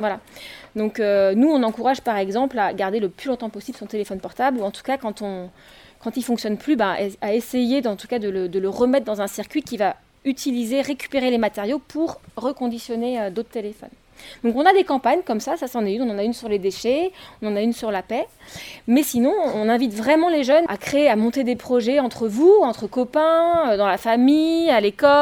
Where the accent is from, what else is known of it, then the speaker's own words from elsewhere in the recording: Bègles, Nouvelle-Aquitaine, France; Et moi je suis de Bègle, donc j'habite pas très très loin.